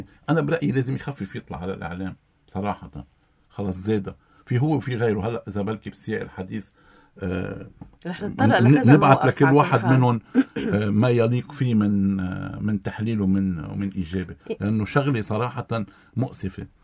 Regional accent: Lebanon; نحن كلبنانيين أحرار

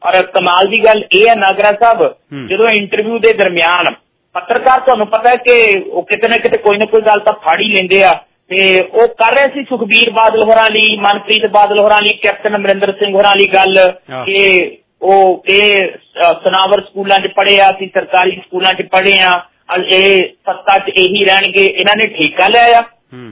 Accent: Nakodar, Punjab, India; ਕਿਉਂਕਿ ਤੁਸੀਂ ਵੀ ਨਕੋਦਰ ਦੇ ਆਸ ਪਾਸ ਰਹਿਣ ਵਾਲੇ ਆ, ਮੈਂ ਵੀ ਉੱਥੋਂ ਦਾ ਰਹਿਣ ਵਾਲਾ

